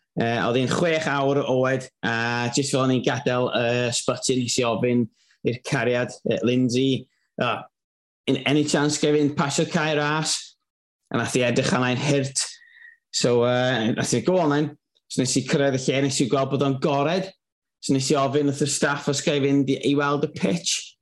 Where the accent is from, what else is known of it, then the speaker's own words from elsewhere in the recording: Corwen, Wales, United Kingdom; Dwi'n dod o Gorwen yn ymreiddiol.